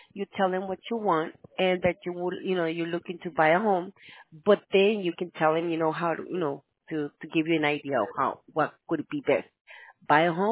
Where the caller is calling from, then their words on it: New York, United States; I'm calling from New York.